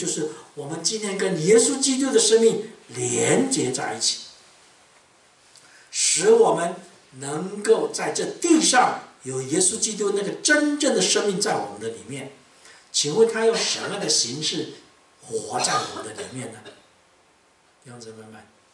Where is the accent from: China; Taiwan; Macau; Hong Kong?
Taiwan; 我们台湾人的习俗就在门口就搭一个帐篷嘛